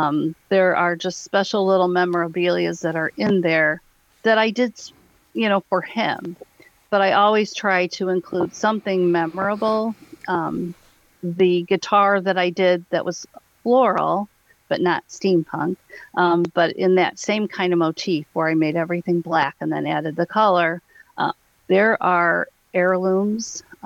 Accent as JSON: {"language": "English", "town": "Schererville", "region": "Indiana", "country": "United States", "tie": "born or raised there", "said": "And I grew up in Schererville, and I always loved art"}